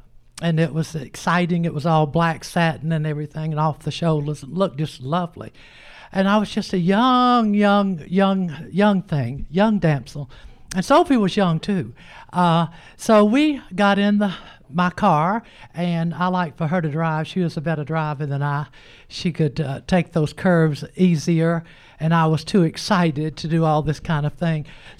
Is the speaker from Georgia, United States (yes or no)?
yes; Savannah, Georgia, United States; I'm from Savannah, Georgia.